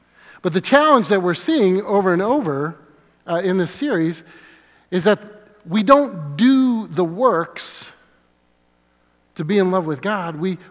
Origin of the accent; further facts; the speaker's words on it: Washington, United States; also born or lived in New England; because I grew up in Washington State and New England, right?